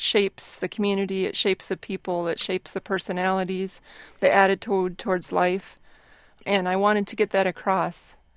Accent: Michigan, United States; now in Grand Marais, United States; I grew up downstate in Michigan and came to Grand Marais on a camping trip and more or less never left.

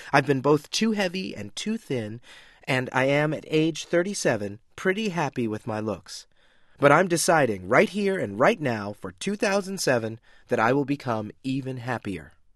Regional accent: United States; I'm an American.

